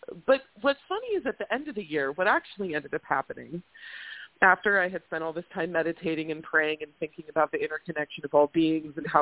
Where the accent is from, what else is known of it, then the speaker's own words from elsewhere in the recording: West Coast, United States; I mean, we grew up on the West Coast, right